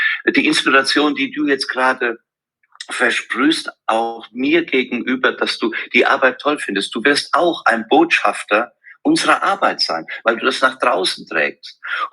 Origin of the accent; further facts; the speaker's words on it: Rhineland-Palatinate, Germany; bin dann von meiner Heimat im Westerwald gestartet